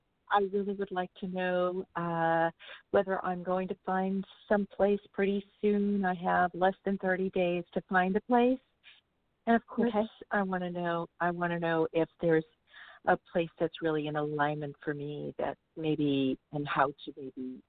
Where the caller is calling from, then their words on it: California, United States; I'm calling in from California.